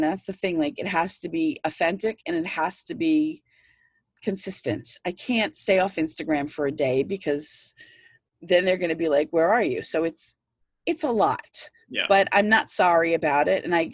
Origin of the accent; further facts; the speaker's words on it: New York, United States; I mean, I grew up in Long Island.